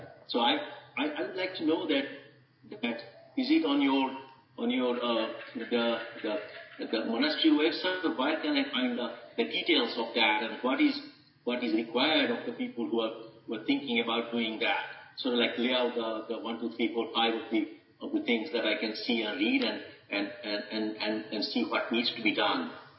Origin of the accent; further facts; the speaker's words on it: Silver Spring, Maryland, United States; from Silver Spring, Maryland, USA.